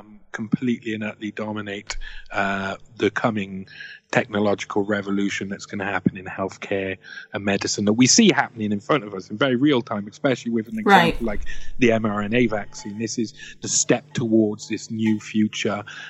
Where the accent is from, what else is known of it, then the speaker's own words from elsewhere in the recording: Wales, United Kingdom; He's as Welsh as the next Englishman, who doesn't understand really our country and our people.